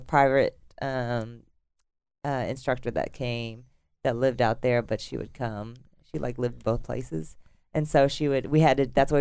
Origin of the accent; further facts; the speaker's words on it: Arlington, United States; In Arlington.